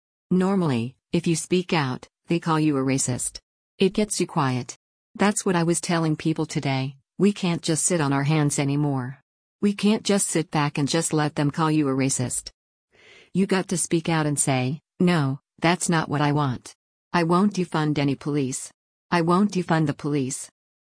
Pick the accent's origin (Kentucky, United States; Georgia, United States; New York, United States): Georgia, United States; I grew up in South Georgia, where my parents work extremely hard.